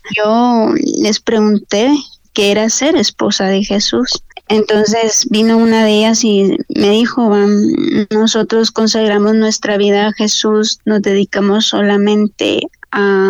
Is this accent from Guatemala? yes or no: yes; Guatemala; soy de Guatemala, soy de una familia un poquito grande, somos 8 hermanos.